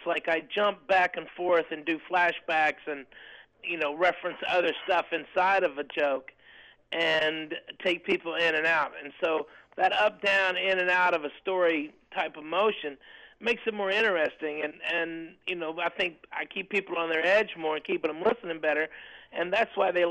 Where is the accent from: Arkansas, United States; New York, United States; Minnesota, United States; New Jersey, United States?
Arkansas, United States; or growing up in Arkansas, you know, a glorious kid in the 80s, the white trash.